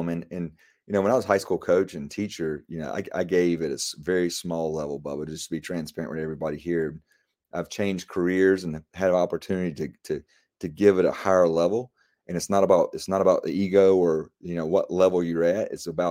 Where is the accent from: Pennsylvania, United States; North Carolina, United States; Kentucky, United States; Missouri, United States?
North Carolina, United States; Apex; having a Pirate Club recruiting effort here in my hometown of Apex